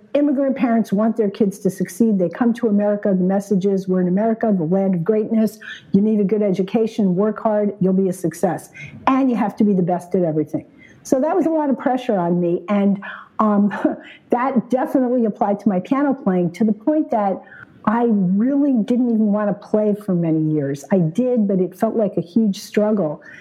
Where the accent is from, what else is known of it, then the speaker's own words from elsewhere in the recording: New Jersey, United States; So my parents switched me to a phenomenal teacher in our local town. I grew up in New Jersey.